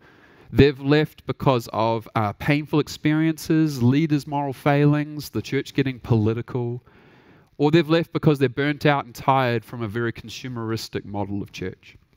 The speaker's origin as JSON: {"language": "English", "country": "New Zealand", "said": "As Ted so wonderfully said, we are from New Zealand."}